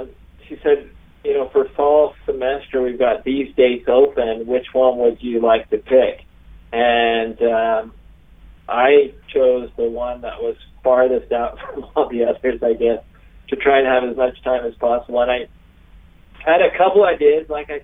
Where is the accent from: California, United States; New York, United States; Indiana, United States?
California, United States; Quincy; So originally I grew up in a small logging community in Northern California named Quincy.